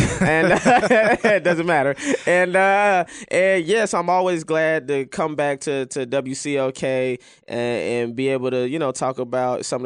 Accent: St. Petersburg, Florida, United States; now in Los Angeles, United States; I've been in L.A. 9 years, almost 10 years, and I still consider Atlanta my second home. I'm originally from St. Petersburg, Florida.

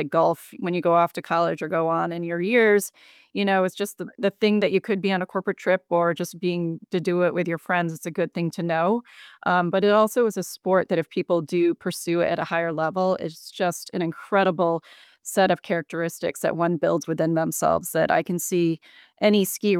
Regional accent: Watertown, New York, United States; So honestly, I grew up in Watertown, New York, and no one really thinks about skiing there, but there is Dry Hill, and it is the smallest little hill

